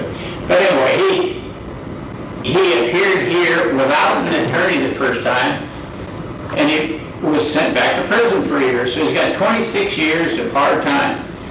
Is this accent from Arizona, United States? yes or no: yes; Flagstaff, Arizona, United States; I'm from Flagstaff, Okemo County.